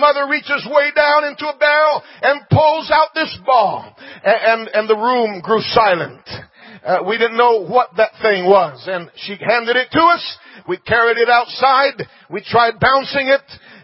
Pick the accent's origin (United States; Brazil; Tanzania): Brazil; That's about all they had when I was growing up in Brazil